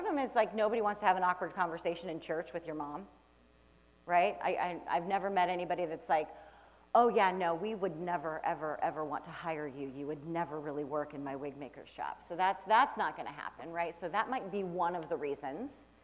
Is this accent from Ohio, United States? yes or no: yes; Akron, Ohio, United States; I grew up in Akron, Ohio, and if anybody knows anything about Akron, Ohio